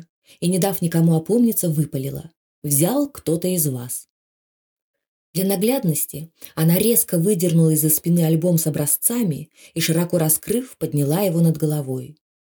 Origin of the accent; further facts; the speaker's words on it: Russia; first language Karelian; Russian is a second language; В 5 лет, всего за 2 года до школы, я вообще не говорил по-русски. Родным для меня был язык карельский.